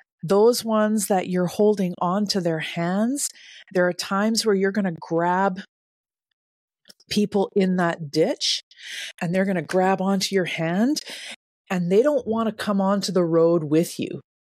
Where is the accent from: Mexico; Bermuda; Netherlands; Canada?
Canada; moved away as an adult; now in United States; I'm from Canada. So we don't talk like that.